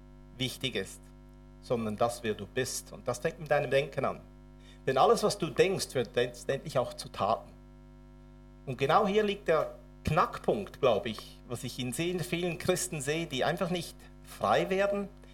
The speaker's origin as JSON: {"language": "German", "country": "Switzerland", "said": "Ich bin aber auch glücklich als Schweizer."}